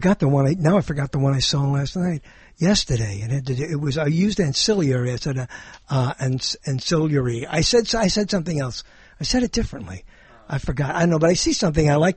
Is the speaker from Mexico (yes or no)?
yes; Mexico; I'm from Mexico, not Mexico.